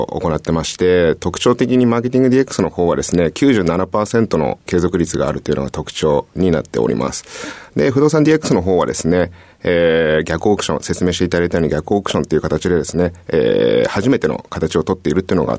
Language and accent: Japanese; Koganei, Tokyo, Japan; 東京都の小金市出身になっております。